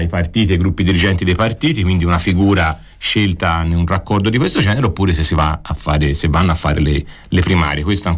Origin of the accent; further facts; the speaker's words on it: Campi Bisenzio, Tuscany, Italy; Io conosco abbastanza Sesto, anche se sono di Campi, quindi tra Campi e Sesto un po' di differenze ci sono.